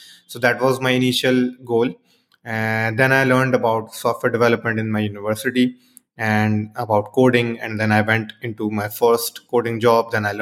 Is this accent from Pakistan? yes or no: yes; Karachi, Sindh, Pakistan; I'm from Karachi, Pakistan.